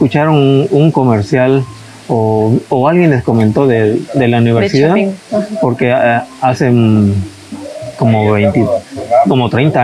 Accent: Tapachula, Chiapas, Mexico; Bueno, yo soy originario de Tapachula, Chiapas.

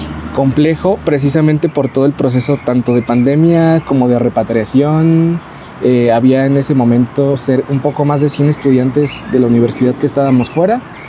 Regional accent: Texcoco, State of Mexico, Mexico; Yo soy originario de Texcoco, entonces mi pueblo se llama San Bernardino, está a 5 minutos de la universidad

